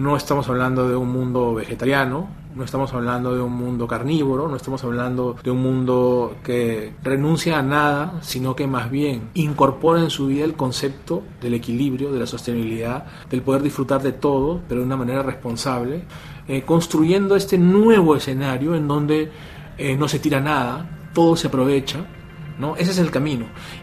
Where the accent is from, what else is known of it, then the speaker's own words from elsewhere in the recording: Peru; Yo vengo del Perú, un país donde hay 5 millones de toneladas de anchoas